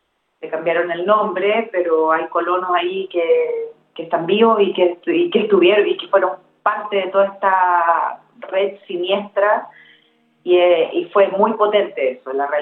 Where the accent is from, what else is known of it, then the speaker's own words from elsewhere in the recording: Chile; habla de algo muy oscuro que pasó en mi país